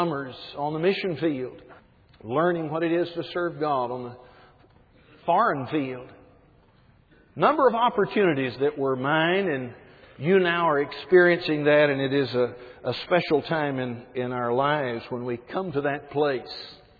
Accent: Greenville, South Carolina, United States; It is a joy to come back to Greenville. Again, it is my hometown.

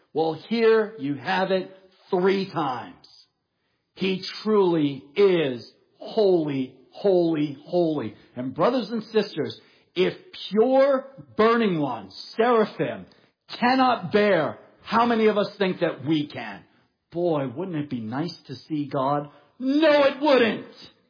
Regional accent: New York City, New York, United States; And as weird as it sounds, I understood this growing up in New York City. I used to live on the 23rd floor.

